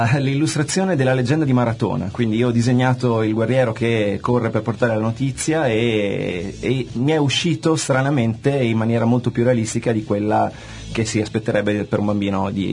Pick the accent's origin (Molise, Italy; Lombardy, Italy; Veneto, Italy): Veneto, Italy; ho 33 anni, sono di origini venete, credo che il mio accento mi tradirà in questo.